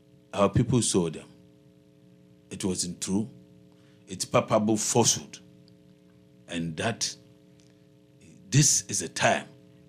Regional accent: Elmina, Central Region, Ghana; We love our people. I come from Elmina. You can Google and see.

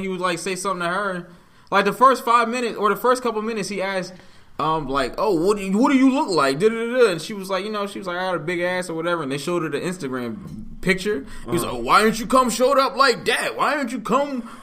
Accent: Harlem, New York, United States; It's just funny to me because where I'm from Harlem.

